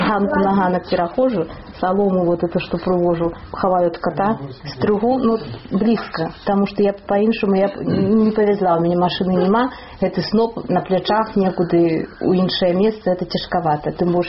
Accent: Minsk Region, Belarus; там я з Вілейскага раёна на Урэччы

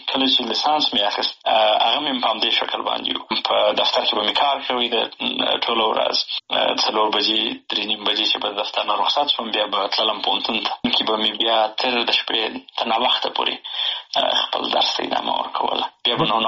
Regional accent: Helmand, Afghanistan; also born or lived in Bagram / Pakistan / Kandahar / Nangarhar; فامیل هجرت ته اړ شوی وو پاکستان ته تللي وو د یو څه موده ورې وخت د هغې نه وروسته بیا بېرته راغلي یو په هلمند کې. نو خاپوړې مې په هلمند کې کړي دي.

